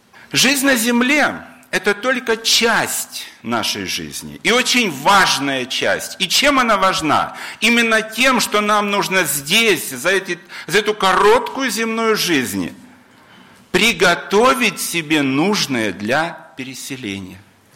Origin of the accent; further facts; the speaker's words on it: Belgorod, Belgorod Oblast, Russia; я из Белгорода, несу служение в одной из белгородских церквей.